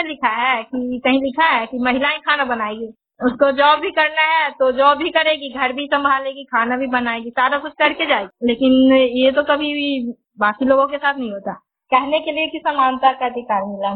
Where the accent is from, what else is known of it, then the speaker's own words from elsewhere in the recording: Manikpur, Bihar, India; मेरा गांव है मानिकपुर और प्रखंड चंडी की मैं रहने वाली हूँ